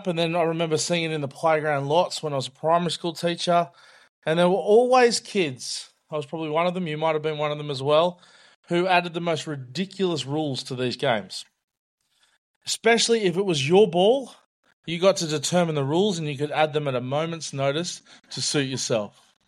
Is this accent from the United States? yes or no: no; New South Wales, Australia; So I grew up in New South Wales.